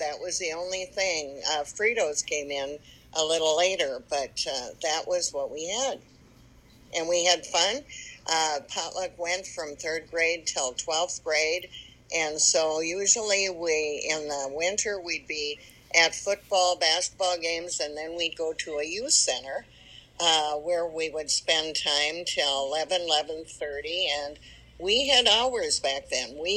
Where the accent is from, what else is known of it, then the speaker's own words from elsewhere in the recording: Moorhead, Minnesota, United States; also born or lived in Toledo, United States; At 6 weeks old, we moved to Moorhead, Minnesota, where my father took a job on the railroad